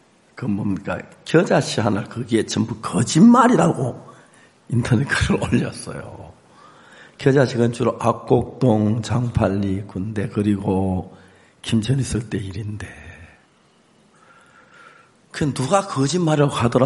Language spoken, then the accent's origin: Korean; South Korea; 저는 한국 사람이지만 이제는 한국 사람 아니에요.